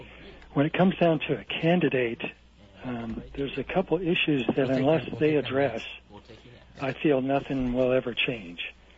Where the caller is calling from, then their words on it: Kilauea, Hawaii, United States